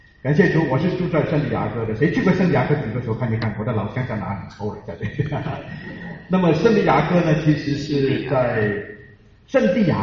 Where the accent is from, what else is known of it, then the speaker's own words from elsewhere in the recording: Hong Kong; 我本身呢，我香港出生长大，我父母是广东潮州人，